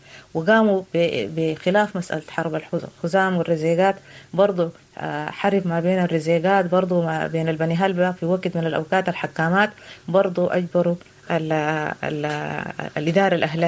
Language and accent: Arabic; Darfur, Sudan; وانا من دارفور يعني افهم